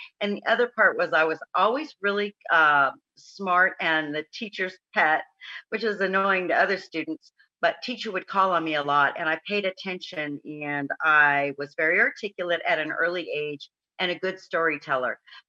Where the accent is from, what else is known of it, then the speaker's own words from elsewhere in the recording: San Diego, California, United States; Well, I'm from San Diego, California, and I grew up in foster homes.